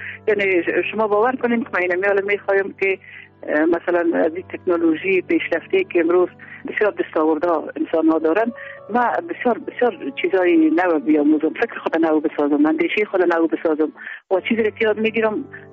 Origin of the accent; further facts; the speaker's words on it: Kandahar, Afghanistan; also born or lived in Kabul; بعد از او ما از قندهار به کابل آمدیم.